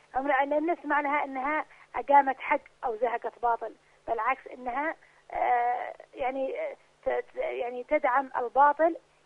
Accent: Yemen; ومع ذلك نحن كشعب يمني تزداد علينا المحنة

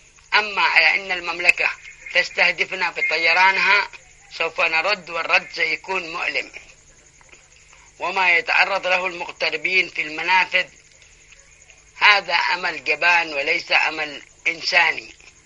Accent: Yemen; نحن يمنيين ونحن أهل الإيمان والحكمة،

